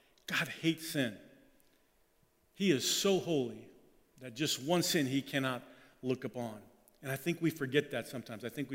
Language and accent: English; Germany; Like, look, I grew up in Germany. We only had one radio station.